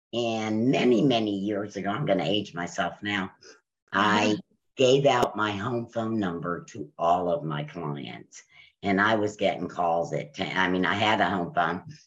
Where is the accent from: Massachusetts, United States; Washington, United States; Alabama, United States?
Alabama, United States; also born or lived in New York; I was born in New York, raised in Alabama, and Northern Virginia has been my home for 30 plus years. So I'm from like all over the place.